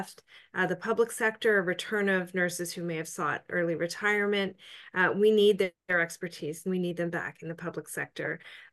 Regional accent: Ontario, Canada; I'm an RN from Ontario.

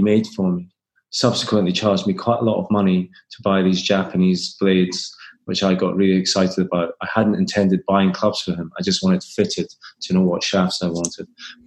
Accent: Scotland, United Kingdom; And I'm a Scottish guy

